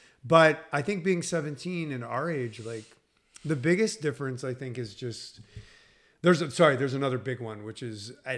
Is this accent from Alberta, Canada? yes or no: no; Winnipeg, Manitoba, Canada; I grew up in Winnipeg, which was a hockey city.